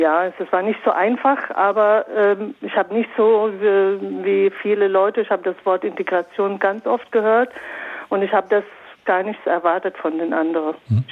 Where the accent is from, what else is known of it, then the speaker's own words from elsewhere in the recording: Lebanon; moved away as an adult; now in Germany; Ich komme aus dem Libanon.